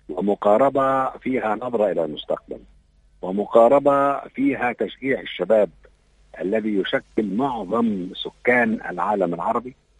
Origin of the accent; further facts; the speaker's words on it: Egypt; فأول ما التقى بي هذا السيد الموريتاني الطيب وعرف أني من مصر